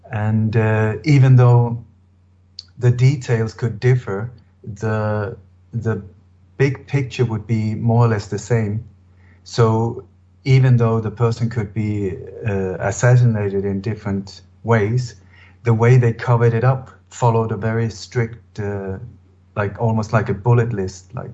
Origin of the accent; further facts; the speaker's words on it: Denmark; Like I said, I was born in Denmark, and my dad and my whole family was very much involved in the resistance movement against the German invasion.